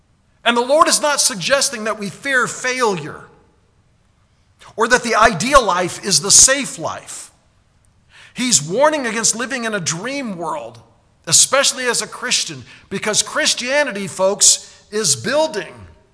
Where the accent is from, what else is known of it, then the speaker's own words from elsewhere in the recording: Colorado, United States; I'm from Colorado. I climb mountains.